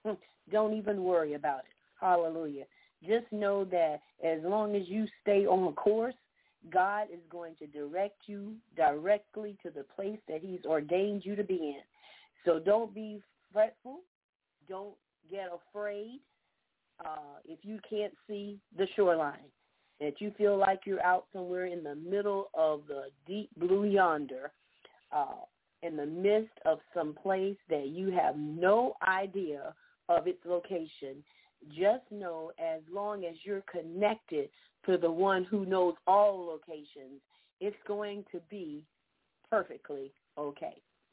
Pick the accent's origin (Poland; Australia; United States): United States; Georgia; I'm from Georgia.